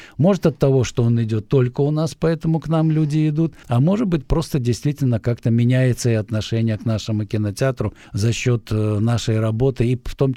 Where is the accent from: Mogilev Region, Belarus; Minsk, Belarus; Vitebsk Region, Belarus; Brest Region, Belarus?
Minsk, Belarus; Вот я как минчанин, естественно